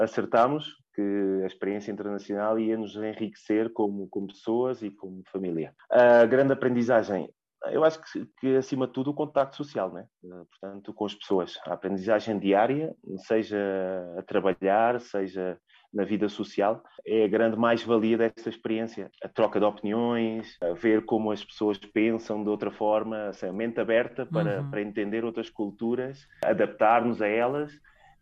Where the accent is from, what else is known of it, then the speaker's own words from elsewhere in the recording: Setúbal, Portugal; no nosso caso, que somos de Setúbal, o choco frito.